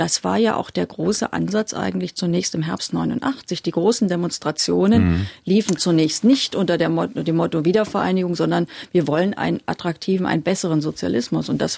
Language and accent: German; East Germany, Germany; Ich bin natürlich in der DDR geboren, ich bin da aufgewachsen